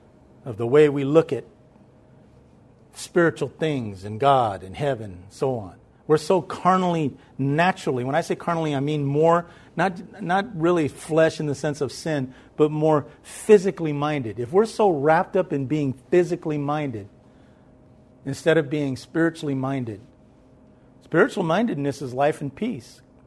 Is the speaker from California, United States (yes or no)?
yes; Blythe, California, United States; I came from Blythe, California. In the heat of the summer, it was 120 degrees in the shade.